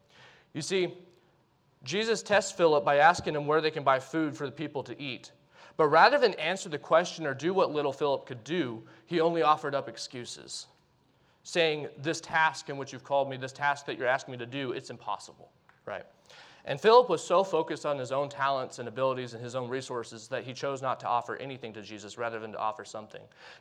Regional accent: Lubbock, Texas, United States; As he said … I'm from Lubbock, Texas. We go to a Bible Baptist church there in Slayton. I've grown up in church my whole life.

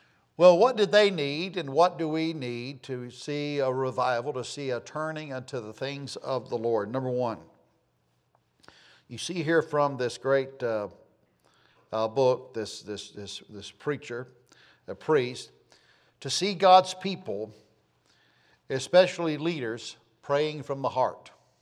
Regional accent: Florida, United States; That's the prayer that we prayed over our food all my life growing up in Northeast Florida.

